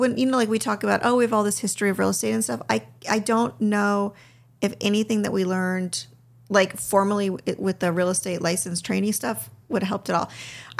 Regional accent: California, United States; Anyway, I grew up in Southern California, though, so...

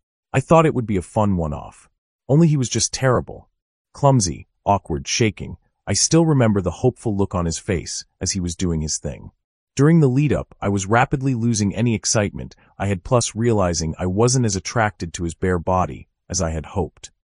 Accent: Latvia; English is a second language; now in United Kingdom; I'm originally from Latvia and also speak Russian. After moving to the UK, I went on a few dates with an English girl.

